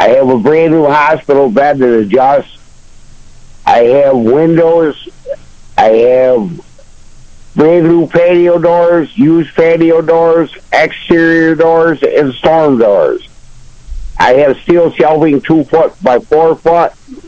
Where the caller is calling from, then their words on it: Ashford, New York, United States; Calling from Ashford, New York.